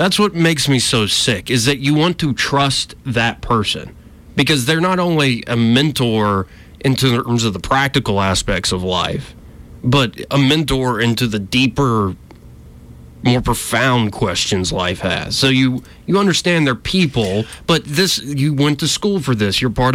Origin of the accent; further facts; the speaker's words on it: Alabama, United States; this is the church I was raised in, I was raised in Alabama, not the Pennsylvania church. I was raised a Roman Catholic.